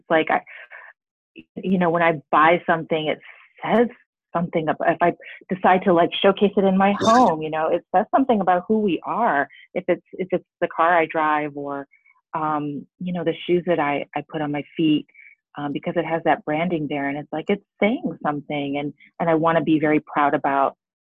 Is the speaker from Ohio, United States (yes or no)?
no; Detroit, Michigan, United States; And although, full disclosure, although I would never drive this brand, because again, I'm from Detroit, I drive, I got my little GMC, gotta support Detroit